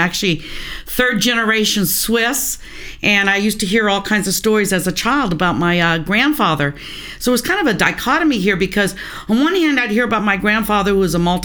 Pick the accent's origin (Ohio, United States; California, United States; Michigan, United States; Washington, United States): Washington, United States; Bellingham; I was born and raised in Bellingham, which at that time was a pretty small community, of about 25,000 people, but very spread out. The houses were not close together. We're about 30 minutes from the Canadian border.